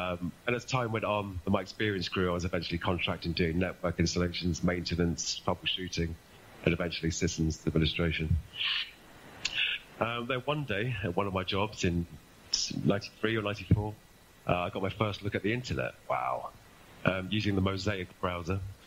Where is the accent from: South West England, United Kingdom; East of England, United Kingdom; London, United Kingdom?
London, United Kingdom; also born or lived in Glasgow; born in Glasgow in 1966. I had no siblings. My parents broke up when I was six. Spent another year living in Glasgow, living with my dad, before going down to London to live permanently with my mum and stepdad.